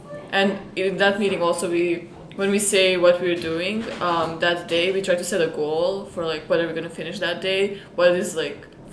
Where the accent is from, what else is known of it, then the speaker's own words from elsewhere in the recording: Serbia; I'm from Serbia, so I'm an international student at Earlham College.